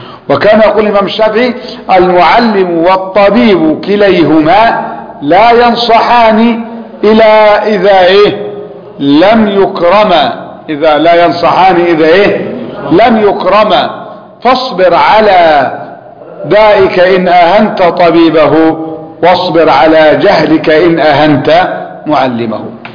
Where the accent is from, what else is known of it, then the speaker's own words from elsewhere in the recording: Alexandria, Alexandria Governorate, Egypt; يعني مثلا نحن في بلدنا الإسكندرية